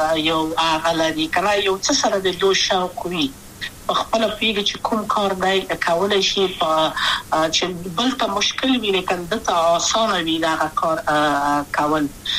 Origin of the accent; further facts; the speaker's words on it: Kabul, Afghanistan; also born or lived in Wardak; زه خو اصلا د وردګو ولایت یم. د پلار می د وردګو ولایت ته خلګنسم چې دلې د کابل په تختپل سیمه کې یم او لویا شویم کابل کې هم